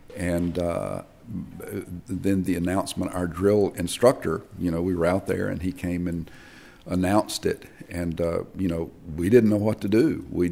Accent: Mobile, Alabama, United States; Remember, I mean, I was from Mobile, and in 1963 was a very critical year for the Deep South, especially in Birmingham.

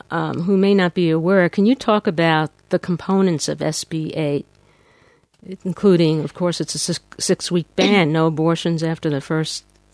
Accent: New York, United States; accent: New York; That's my New York accent, you know, and it's coming out.

